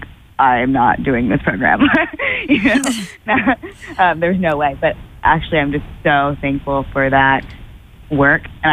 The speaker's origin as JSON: {"language": "English", "town": "Tulsa", "region": "Oklahoma", "country": "United States", "moved": "as an adult", "lives_now": "Boston, United States", "said": "So I actually came from Oklahoma, Tulsa to be exact, and I moved here, a week before classes started, so I got Boston at the most beautiful time"}